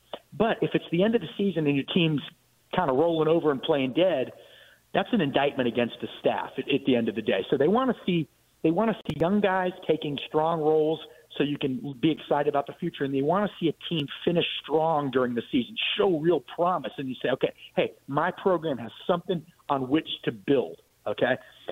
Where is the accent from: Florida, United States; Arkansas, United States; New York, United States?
Florida, United States; Miami Springs; And, you know, I'm from Miami. I'm a Miami Springs guy, born down there.